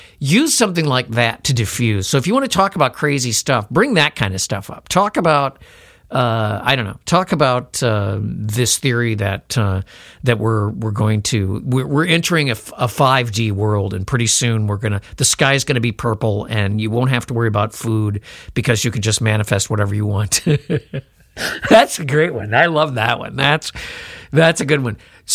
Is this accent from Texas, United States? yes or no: no; Ohio, United States; also born or lived in Chicago; My mom lives in Richmond, Virginia, and we're not from Richmond. You know, we're from Ohio and Chicago.